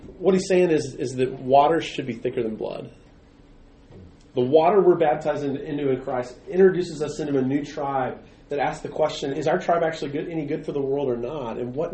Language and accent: English; Texas, United States; I'm a Charger from the past. I'm a Texan.